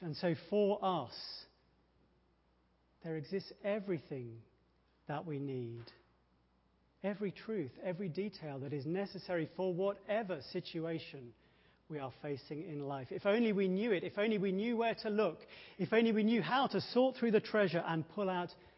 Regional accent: England, United Kingdom; there are some embarrassing lacks in my knowledge of my home country. I have never been to Westminster Abbey, for example, even though I've lived fairly close to it for a number of years.

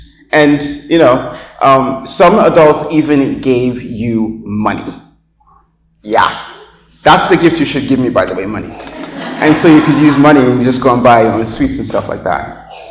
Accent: Nigeria; If you are new, I'm one of the pastors here at Church of the Resurrection. And I grew up in Nigeria

